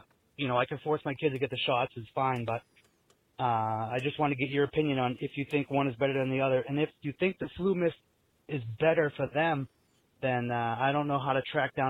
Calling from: New Hampshire, United States; I'm calling from New Hampshire.

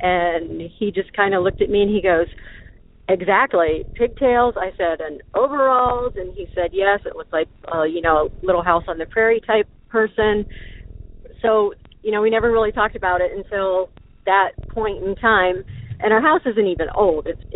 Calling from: Ohio, United States; I'm calling from Ohio

